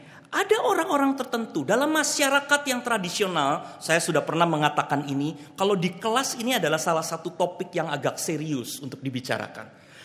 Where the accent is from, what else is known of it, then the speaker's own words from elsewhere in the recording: Bandung, West Java, Indonesia; Saya punya sih sebetulnya kampung saya di Bandung, saudara-saudara. Kalau boleh disebut Bandung itu kampung, saya punya RT RW lah di sekitar itu.